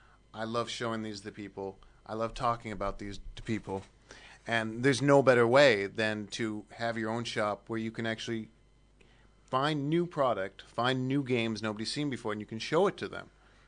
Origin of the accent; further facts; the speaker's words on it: United States; I'm from the States, of course